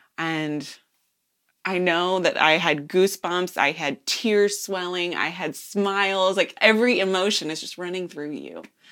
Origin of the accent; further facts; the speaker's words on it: Arkansas, United States; I am a laywoman from Arkansas, daughter of two ordained clergy persons who served the Arkansas Conference for like 30, 40 years.